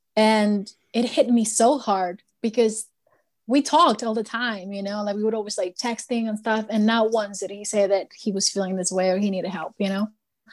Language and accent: English; Peru; English is a second language; When we grew up in Peru, I lived in the 90s, where Peru was written with terrorist organizations.